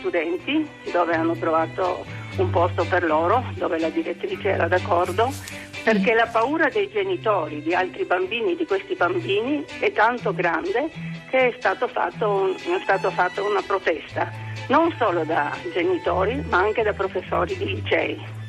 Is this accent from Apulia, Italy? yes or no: no; Trieste, Friuli-Venezia Giulia, Italy; Io sono slovena di Trieste